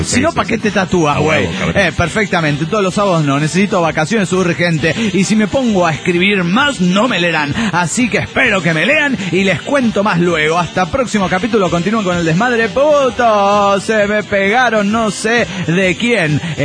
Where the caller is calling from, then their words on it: León, Guanajuato, Mexico; de León, Guanajuato.